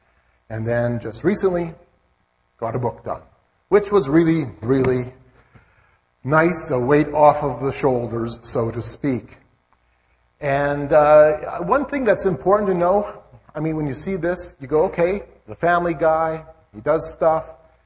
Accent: Gladstone, Manitoba, Canada; Yes, I'm a local boy in terms of the prairies. I come from Manitoba. I was born and raised in the Gladstone area of Manitoba.

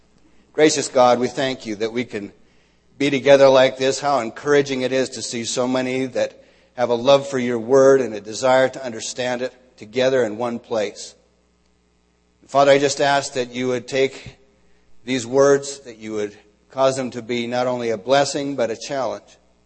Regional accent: Montana, United States; now in New Jersey, United States; Right now I'm living in New Jersey. People that I meet there ask where I'm from or if I'm from New Jersey. I say, no, I'm from Montana.

